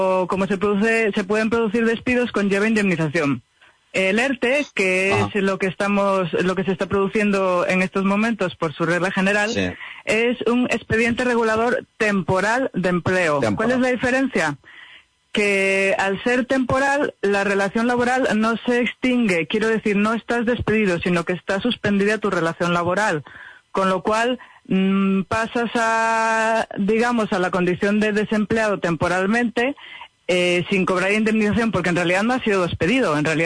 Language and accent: Spanish; Gijón, Asturias, Spain; now in Oviedo, Spain; yo soy de Gijón, nacida en Gijón y vivo en Oviedo desde hace muchos años.